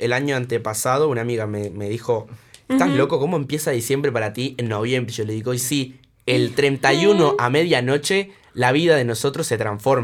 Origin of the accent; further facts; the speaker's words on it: Venezuela; Yo digo, sí soy venezolano, pero sí soy atípico.